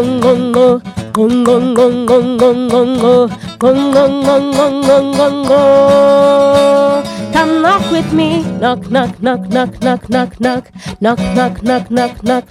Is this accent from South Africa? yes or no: yes; South Africa; first language Xhosa; English is a second language; It's in my language, my native language, which is Xhosa.